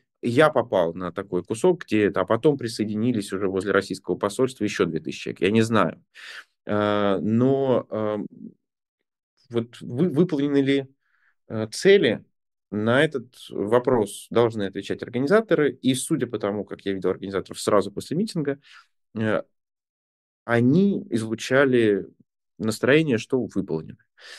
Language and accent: Russian; Kazakhstan; now in Germany; Я просто из Казахстана в том числе еще, поэтому да.